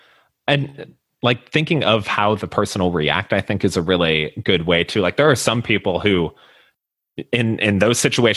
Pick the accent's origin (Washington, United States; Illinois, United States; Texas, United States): Illinois, United States; Skokie; I grew up in Skokie, Illinois, which if you're familiar, there's been a film, multiple films really about it, but a very high density Jewish population. I myself am not Jewish, but a lot of my friends growing up were.